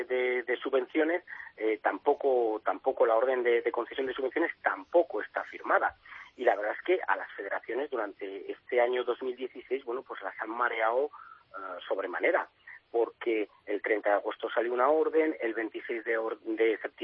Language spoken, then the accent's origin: Spanish; Andorra, Aragon, Spain; Sí, yo soy de Andorra y...